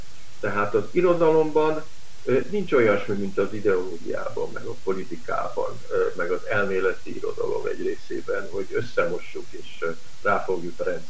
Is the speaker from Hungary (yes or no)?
yes; Budapest, Hungary; ez az ötös kollégium, ahol a pestiként kerültem be, kivételezettként véletlenül